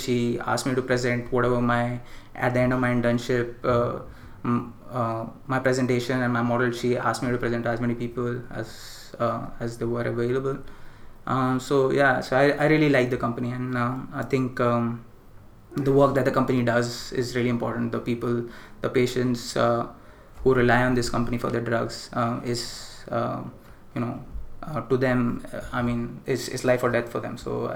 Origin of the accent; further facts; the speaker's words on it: India; so I grew up in India, so I like a lot of like Bollywood music